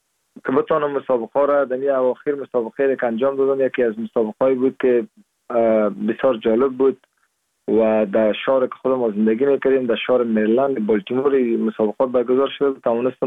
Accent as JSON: {"language": "Persian", "town": "Siahgerd", "region": "Parwan", "country": "Afghanistan", "tie": "born or raised there", "moved": "as an adult", "lives_now": "United States", "said": "در سال 1373 در استولی سیاوگرد ولایت پروان متولد شدیم و دوره لیسه را از مکتب سید ناصری فارغ شدیم"}